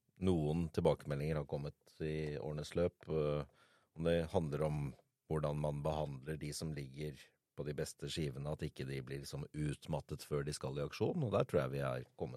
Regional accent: Oslo, Norway; Og jeg er pasifist fra Sankthanshaugen.

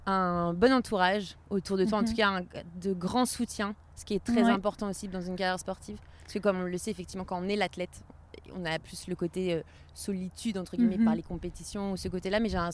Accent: France; On est français.

